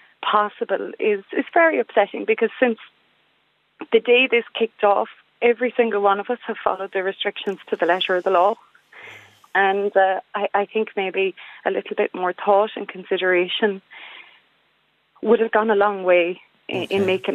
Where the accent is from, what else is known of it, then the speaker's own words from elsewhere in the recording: Connacht, Ireland; now in Northern Ireland, United Kingdom; I live in Northern Ireland, but I am from County Galway originally.